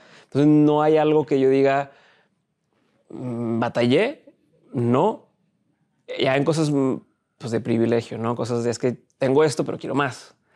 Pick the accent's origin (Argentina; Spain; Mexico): Mexico; Monterrey, Nuevo León; De aquí de Monterrey. Yo soy aquí de Monterrey